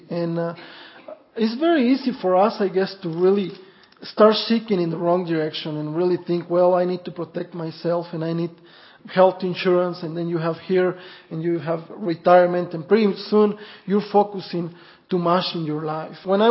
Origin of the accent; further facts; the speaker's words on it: Mexico; English is a second language; I grew up in Mexico, but this is a little bit different from where I grew up.